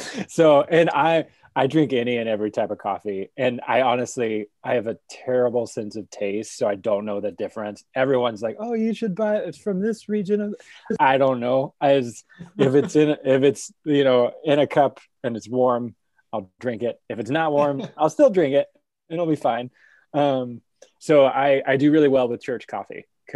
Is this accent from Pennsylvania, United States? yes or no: no; Houston, Texas, United States; moved away as an adult; now in Minneapolis, United States; I grew up in Houston, Texas, and so I got salsa in my veins, and it does not keep me warm in the winter up here